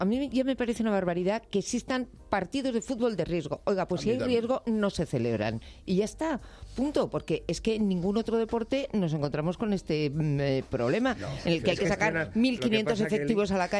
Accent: Community of Madrid, Spain; yo como ciudadana madrileña

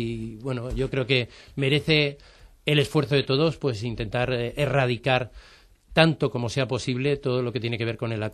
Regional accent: Spain; nosotros como españoles yo creo que tenemos un problema con el dominio de la lengua extranjera, ¿no?

